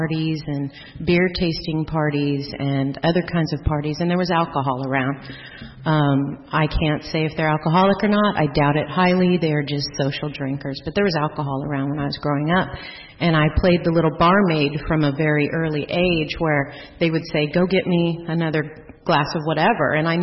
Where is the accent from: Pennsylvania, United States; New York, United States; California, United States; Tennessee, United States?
California, United States; born there; I was born on April 10th, 1968 in, yes, I'm 40, and that was in Southern California.